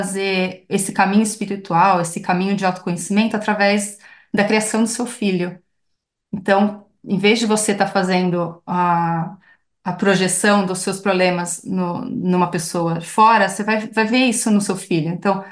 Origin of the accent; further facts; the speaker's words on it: Brazil; se eu falar que eu sou brasileira, já vão criar uma, já vem